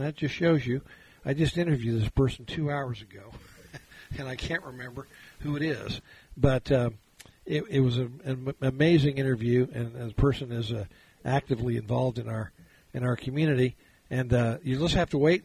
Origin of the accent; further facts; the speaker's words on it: Lebanon, United States; It's a big part of growing up in Lebanon in the summertime